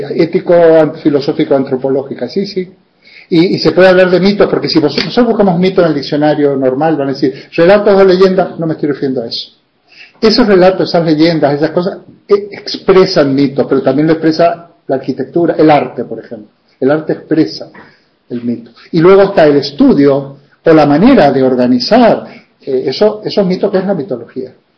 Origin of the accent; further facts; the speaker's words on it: Argentina; born there; Yo he estado en Argentina hace poco, soy de origen argentino